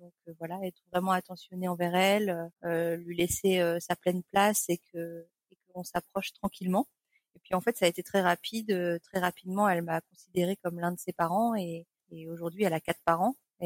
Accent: Nouvelle-Aquitaine, France; Alors je suis de Charente, en France.

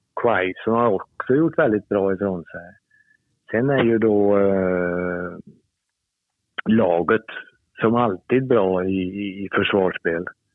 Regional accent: Sweden; Och jag tycker som svenskar kan man vara stolt att nu spelar de en kvartsfinal igen.

